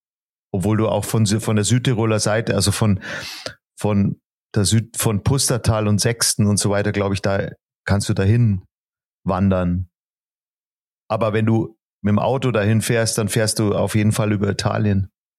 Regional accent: Bavaria, Germany; also born or lived in Leverkusen; Ich wäre gerne komplett bayerisch, aber ich bin leider nicht in Bayern geboren. Aber ich bin seit ich 4 bin in Bayern. Also ich fühle mich als Bayer.

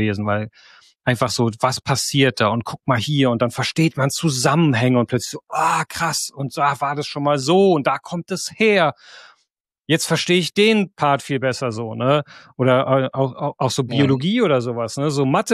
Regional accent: Darmstadt, Hesse, Germany; also born or lived in Frankfurt; Ich bin tatsächlich im Rhein-Main-Gebiet aufgewachsen, also in Frankfurt geboren, in Darmstadt zur Schule gegangen und studiert.

